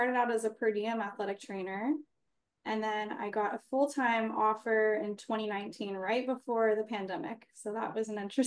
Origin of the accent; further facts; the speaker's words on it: Seattle, Washington, United States; Yeah, so I'm from Seattle, Washington.